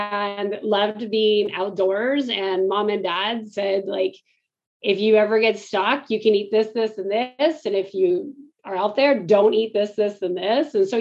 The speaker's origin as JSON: {"language": "English", "town": "El Dorado Hills", "region": "California", "country": "United States", "tie": "born or raised there", "said": "I was born here in El Dorado Hills."}